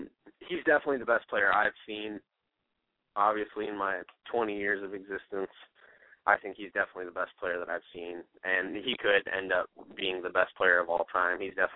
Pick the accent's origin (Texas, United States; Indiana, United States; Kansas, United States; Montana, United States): Indiana, United States; I'm from Northwest Indiana, but I'm actually a Cardinals fan because of family ties in Missouri. I grew up rooting for the Cardinals.